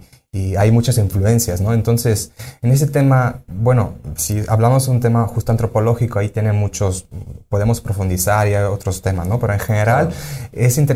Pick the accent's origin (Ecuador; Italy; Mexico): Italy; Sicily; Spanish is a second language; yo soy de Sicilia y en Sicilia también hay las festividades de muertos